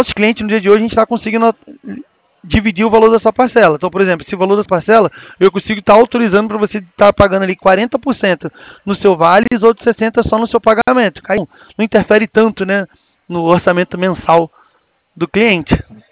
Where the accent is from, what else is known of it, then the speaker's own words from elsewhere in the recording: Americana, São Paulo, Brazil; A gente é de Americana.